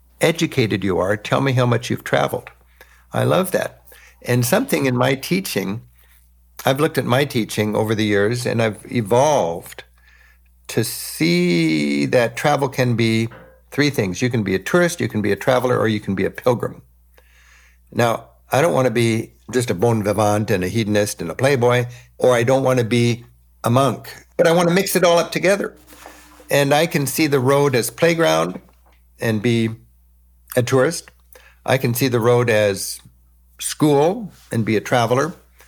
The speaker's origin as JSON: {"language": "English", "country": "United States", "said": "they get to know me as an American."}